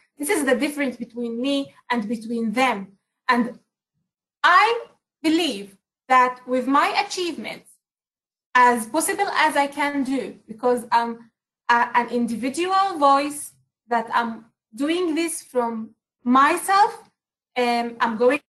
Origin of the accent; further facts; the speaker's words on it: Israel; They give me more motivation to be strong enough in order to speak the truth about my country, Israel.